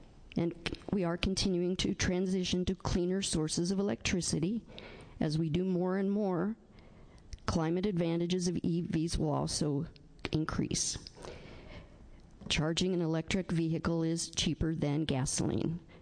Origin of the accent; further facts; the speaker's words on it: Forest Grove, Oregon, United States; I'm from Forest Grove.